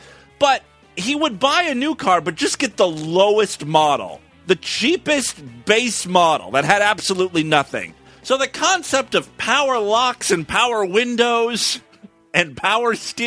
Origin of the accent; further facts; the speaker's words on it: Ashtabula, Ohio, United States; now in Columbus, United States; This past weekend, I was up in the shithole that is known as Ashtabula, my hometown. It's about 3 hours northeast of Columbus.